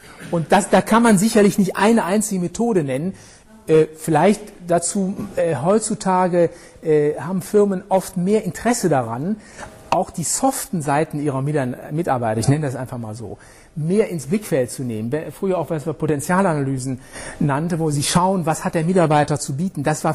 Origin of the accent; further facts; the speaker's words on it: North Rhine-Westphalia, Germany; ich komme aus Ostwestfalen